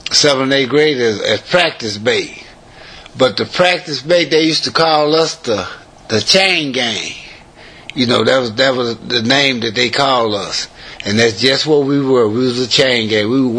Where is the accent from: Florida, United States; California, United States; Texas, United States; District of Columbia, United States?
Texas, United States; Lufkin; born there; I was born in Lufkin, Texas in 1947.